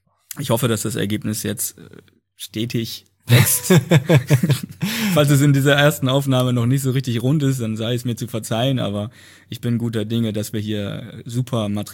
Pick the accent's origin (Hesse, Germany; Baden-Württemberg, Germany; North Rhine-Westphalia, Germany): Hesse, Germany; erst in meiner Heimat in Nordhessen